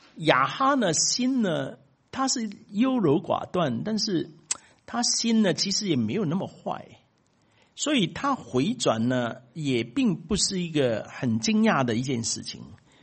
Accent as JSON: {"language": "Chinese", "country": "China", "said": "我们中国人有说的说过几句，说过一句话"}